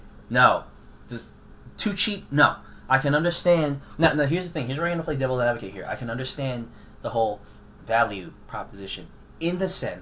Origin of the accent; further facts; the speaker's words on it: New York, United States; By the way, we're from New York.